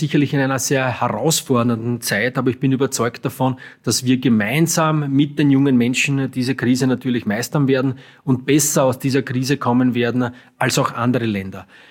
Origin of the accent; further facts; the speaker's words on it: Zagersdorf, Burgenland, Austria; Ja, Zagersdorf ist meine Heimatgemeinde. In diesem Ort möchte ich auch alt werden. Habe mittlerweile Haus gebaut mit meiner Frau dort.